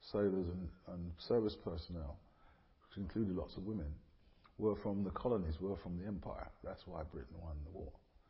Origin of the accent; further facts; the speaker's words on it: Jamaica; I'm from Jamaica originally. My background, my sides of my family are Maroons.